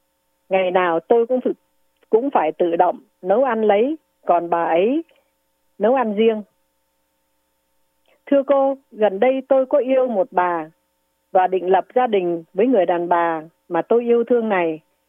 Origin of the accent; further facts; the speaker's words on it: Northern Vietnam, Vietnam; now in United States; Tôi là người Bắc Kỳ chính thống, còn vợ tôi là người Nam Kỳ. Tôi qua Mỹ từ năm 75, lấy được bằng cấp tiến sĩ ở Mỹ.